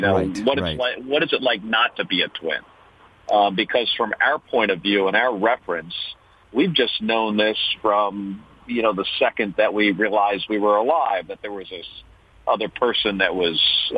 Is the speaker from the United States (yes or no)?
yes; New Jersey, United States; Yeah, so Scott and I, we grew up in New Jersey in the 1960s and 70s.